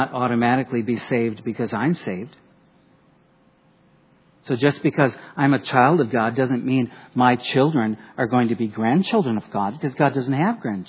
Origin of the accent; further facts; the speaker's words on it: United States; I thought I was a Christian. I mean, I'm American. What else are you?